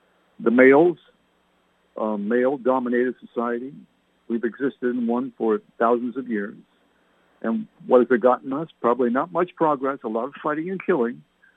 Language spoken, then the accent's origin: English; Canada; born there; I have a lot of relatives in England. My parents were English. I was born in Canada.